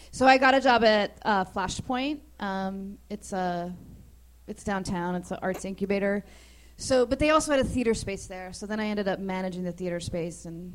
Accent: Montana, United States; also born or lived in Chicago; I'm from Montana. And I went to college in Wisconsin. And then I lived in Chicago.

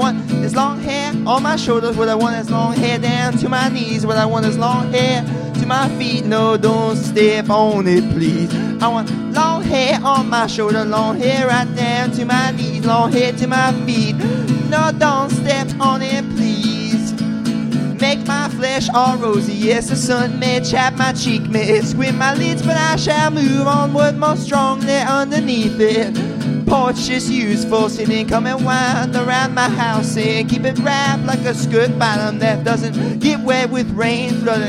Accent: Rockville, Maryland, United States; also born or lived in Washington, D.C.; I was born in D.C., grew

